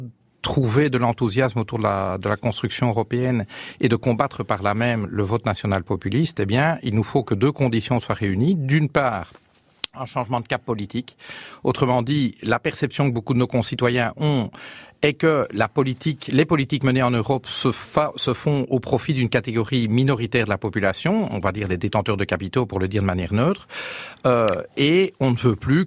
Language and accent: French; Brussels, Belgium; je suis bruxellois d'une part